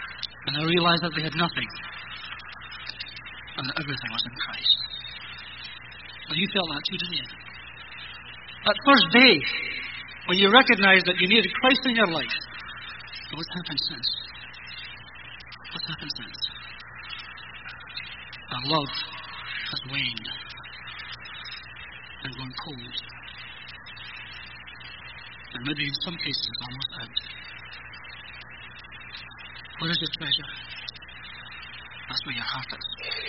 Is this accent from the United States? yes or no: no; Scotland, United Kingdom; I grew up in poverty in Scotland. We had nothing.